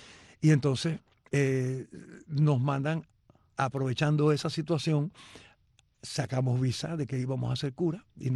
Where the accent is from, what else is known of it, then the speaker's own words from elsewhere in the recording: Sancti Spíritus, Cuba; Mira, yo nací en Santi Espíritus. Yo soy espirituano.